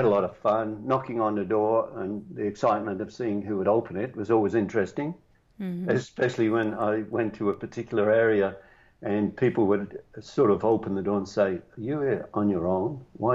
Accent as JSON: {"language": "English", "region": "England", "country": "United Kingdom", "tie": "born there", "said": "I was born in England, small town."}